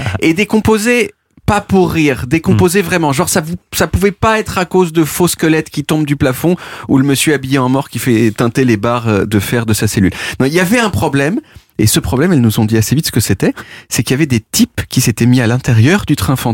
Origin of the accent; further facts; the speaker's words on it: Lisbon, Portugal; Quand j'étais petit, à Lisbonne, il y avait une fête foraine l'été